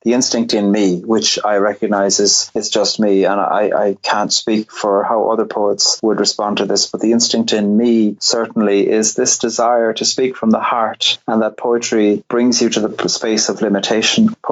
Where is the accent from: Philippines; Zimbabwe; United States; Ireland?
Ireland; Cork, Munster; I grew up in Cork on the very south coast